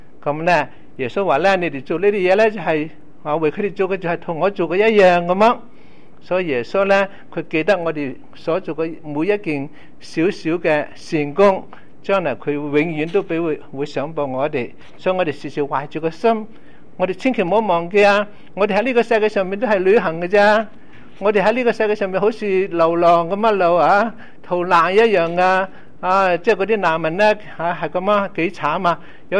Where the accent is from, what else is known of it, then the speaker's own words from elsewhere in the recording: China; now in Canada; 中国大陆嘅时候打仗嘅时候咧，啊，我哋中国人咧又嚟咗啊